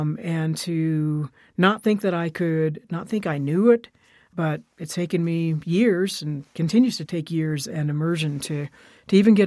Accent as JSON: {"language": "English", "region": "Arizona", "country": "United States", "tie": "born or raised there", "moved": "yes", "said": "I grew up in Arizona, so I knew the Southwest to a certain degree."}